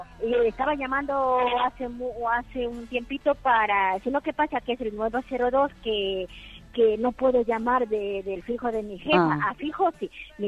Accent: Guayaquil, Guayas, Ecuador; moved away as an adult; now in Spain; Soy de Ecuador, pero de la parte de la costa de Guayaquil.

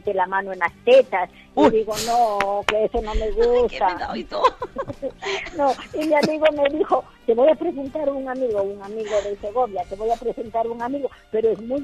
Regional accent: Guayaquil, Guayas, Ecuador; moved away as an adult; now in Spain; Soy de Ecuador, pero de la parte de la costa de Guayaquil.

